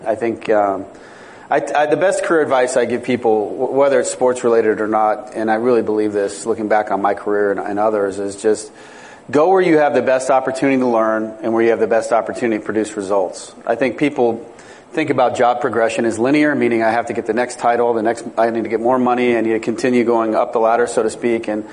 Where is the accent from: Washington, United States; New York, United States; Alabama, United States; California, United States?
California, United States; now in Chicago, United States; You know, I grew up in the Bay Area, and I didn't remember that story. So it was kind of interesting perspective. But when I got out of college, I moved to Chicago with some friends.